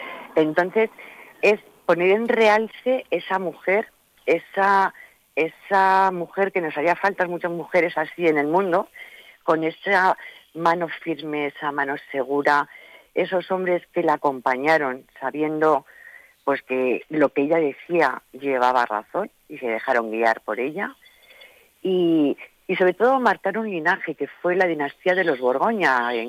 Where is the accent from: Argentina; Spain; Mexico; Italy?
Spain; Castilla-La Mancha; porque Castilla, nosotros somos castellanos, o sea, Castilla abarcaba un terreno importante, pero es que Toledo lo tenemos aquí al lado